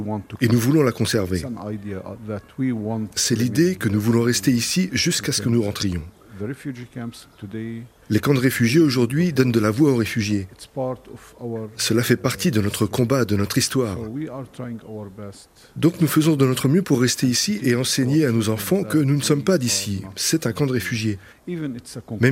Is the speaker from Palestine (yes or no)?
yes; Deir Aban, Jerusalem, Palestine; nous ne sommes pas d'ici. Je suis de Deir Aban.